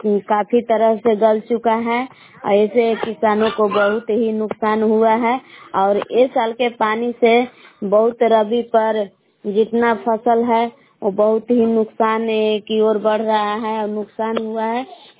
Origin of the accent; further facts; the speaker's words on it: Belaon, Bihar, India; ग्राम बेलाव जिला कैमूर भभुआ के निवासी हूँ।